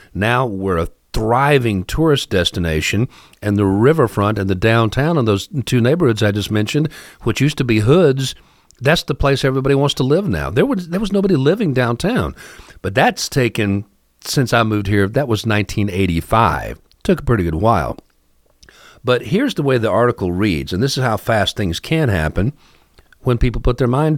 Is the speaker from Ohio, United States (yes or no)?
yes; Ohio, United States; I remember when I was growing up in Ohio, Cleveland was a god-awful hellhole. Now, I lived near Dayton.